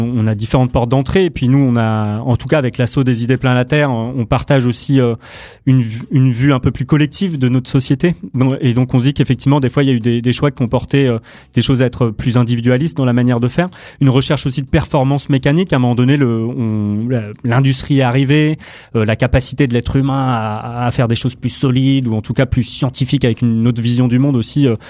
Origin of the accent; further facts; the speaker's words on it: Reims, Grand Est, France; born there; Ben, déjà, je suis né à Reims.